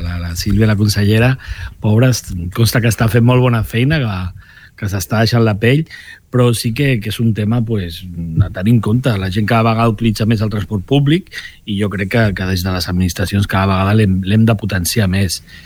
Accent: Blanes, Catalonia, Spain; jo soc molt gironí també, perquè també vaig estudiar allà i tal, però sí que és cert que a Blanes he mirat sempre molt també cap a Barcelona, Maresme, àrea metropolitana

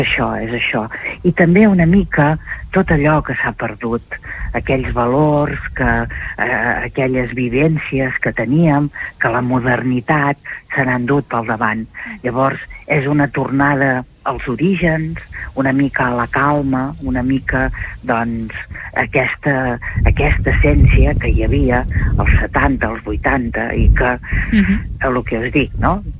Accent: Sant Feliu de Guíxols, Catalonia, Spain; He nascut a Sant Feliu de Guíxols, he après a nedar en les cales més boniques de l'Empordà, he anat a menjar orissos, he passejat pels boscos de les Gavarres.

